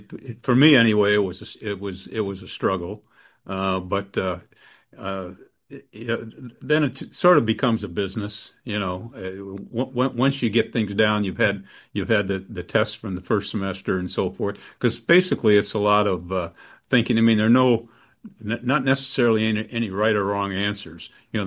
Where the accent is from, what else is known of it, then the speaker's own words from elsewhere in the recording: Belvedere, United States; First job out of law school, and the only job was to come back to Belvedere.